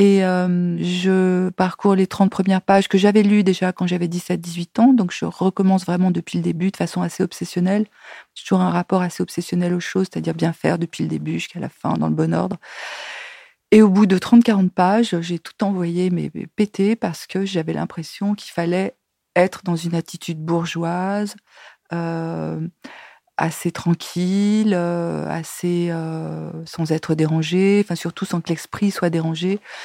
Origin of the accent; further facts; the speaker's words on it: Algeria; born there; Bon, je suis née en Algérie, mais ce n'est pas l'unique raison.